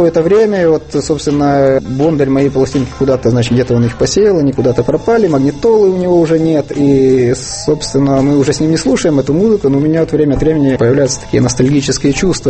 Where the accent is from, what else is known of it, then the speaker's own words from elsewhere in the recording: Luhansk Oblast, Ukraine; Мое детство прошло в Луганской области, тогда в Аршелоградской области.